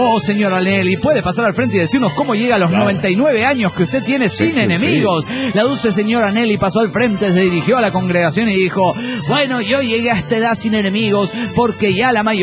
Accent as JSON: {"language": "Spanish", "town": "Tiapa", "country": "Mexico", "said": "de Tiapa, México."}